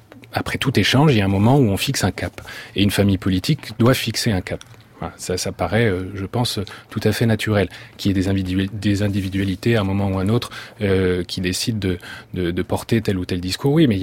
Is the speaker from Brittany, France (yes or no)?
yes; Brittany, France; Premier point, je vous invite à venir chez moi en Bretagne.